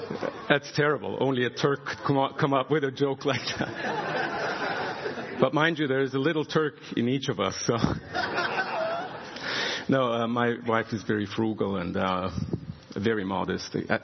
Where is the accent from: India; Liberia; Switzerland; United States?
Switzerland; now in Bulgaria; I was born and raised in Switzerland, but in a Turkish family. And as Ian said, I live with my family in Bulgaria